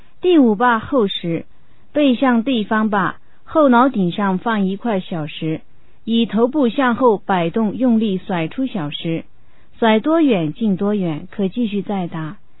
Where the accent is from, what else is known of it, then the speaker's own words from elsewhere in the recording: Derong, Sichuan, China; 这里是我家乡康南德荣地区的打法，我小时候经常爱玩的一种民间体育